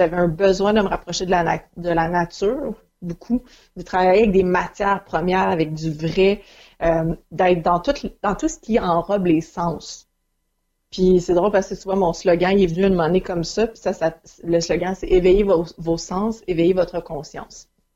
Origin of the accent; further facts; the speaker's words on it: Quebec, Canada; Donc, voilà, je viens de la Rive-Nord.